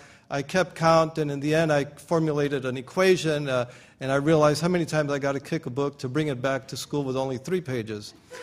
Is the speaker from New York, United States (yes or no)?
no; Los Angeles, California, United States; I was born in 1951, which is also at the beginning of the atomic testing in Nevada. And so growing up in Los Angeles, where Santa Ana winds blow in from Nevada